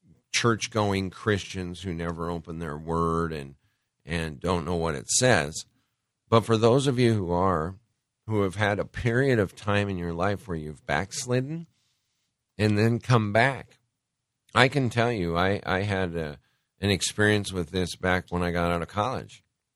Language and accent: English; Montana, United States; I grew up skiing in Montana from the time I could walk.